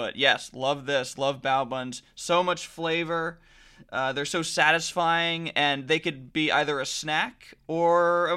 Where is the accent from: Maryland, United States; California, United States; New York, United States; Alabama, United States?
New York, United States; I mean, like I said, as a New Yorker, you know, you go to the bodega, it probably has a cat.